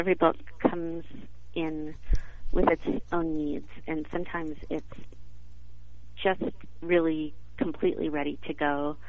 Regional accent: Texas, United States; I'm originally from Texas, so the Austin resonated with me, and was a convincing Austin

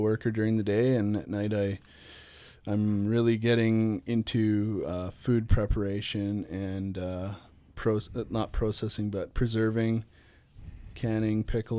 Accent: Union Bay, British Columbia, Canada; Yeah, I'm born and raised in the Comox Valley.

